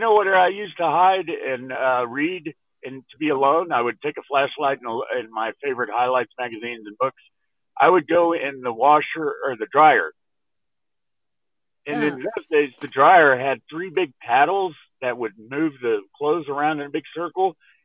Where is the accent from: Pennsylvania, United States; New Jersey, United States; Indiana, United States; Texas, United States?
Texas, United States; now in California, United States; Well, aside from being a Texan who's living in California, which you probably aren't aware, but for us Texans, living in California is kind of like getting a sunburn every day.